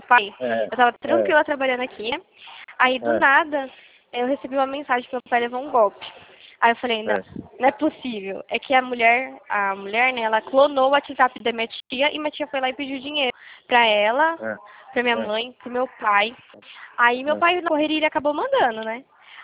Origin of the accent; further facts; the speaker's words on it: Santa Bárbara d'Oeste, São Paulo, Brazil; Eu sou de Santa Bárbara, do Oeste. Do estado de São Paulo.